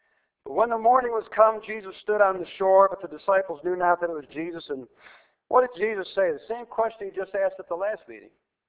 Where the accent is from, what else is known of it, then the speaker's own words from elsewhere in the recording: Buffalo, New York, United States; I remember so many times growing up in the City Mission in Buffalo and the Grace and Hope Mission in Buffalo, the little bitty ladies that ran that thing, they were just such women of God.